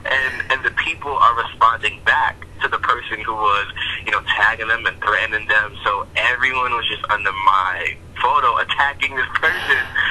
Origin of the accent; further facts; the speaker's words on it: Atlanta, Georgia, United States; I was raised in Atlanta, so it feels really, really good to come back here.